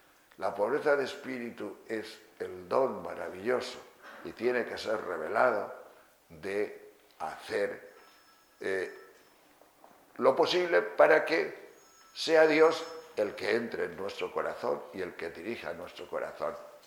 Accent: Castile and León, Spain; En León hay un pueblo que se llama Caín. Y los de ese pueblo se llaman cainitas. Y mi pueblo está cerca de ese pueblo.

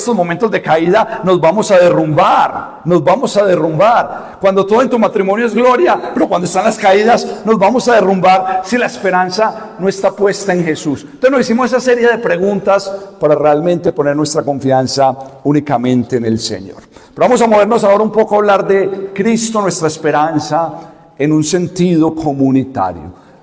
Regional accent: Colombia; now in United States; llegamos huyendo de Colombia a Estados Unidos con $200 en el bolsillo, empezar de nada, viviendo en garajes

